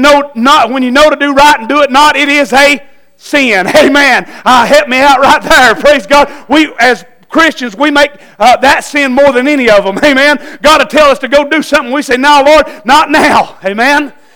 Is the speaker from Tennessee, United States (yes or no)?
yes; Tennessee, United States; I'm a boy from Tennessee.